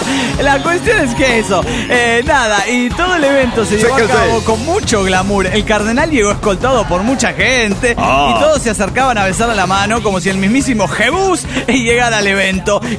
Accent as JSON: {"language": "Spanish", "town": "Turmero", "region": "Aragua", "country": "Venezuela", "said": "de Turmero, Venezuela."}